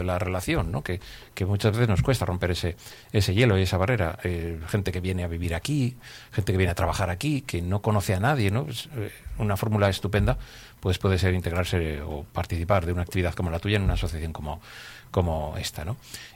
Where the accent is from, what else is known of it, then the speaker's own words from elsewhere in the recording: Laredo, Cantabria, Spain; ya que somos del pueblo y somos de Laredo